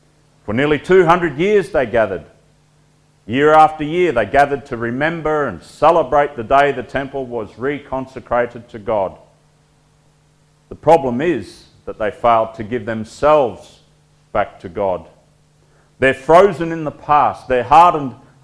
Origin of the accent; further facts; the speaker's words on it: Queensland, Australia; It's about as much as this Queenslander can bear.